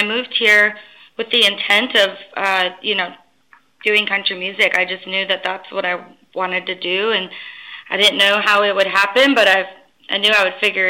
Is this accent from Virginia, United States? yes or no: yes; Virginia, United States; But I grew up in Virginia.